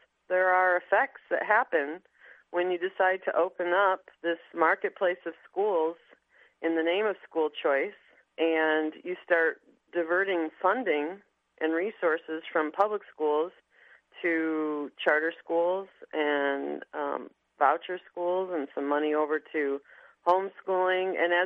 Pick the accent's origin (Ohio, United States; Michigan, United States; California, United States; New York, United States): Michigan, United States; moved away; and I am originally from Michigan.